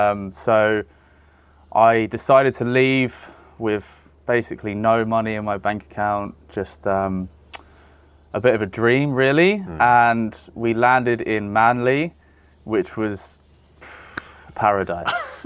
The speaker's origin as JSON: {"language": "English", "region": "England", "country": "United Kingdom", "also_born_or_lived": "London", "said": "So yeah, I'm from England originally."}